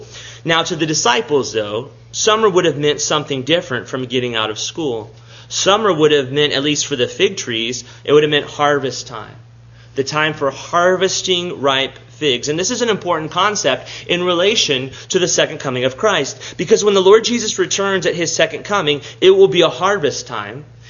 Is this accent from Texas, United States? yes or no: yes; Texas, United States; When I was growing up, where I was growing up in South Texas, there was these what we called chinaberry trees.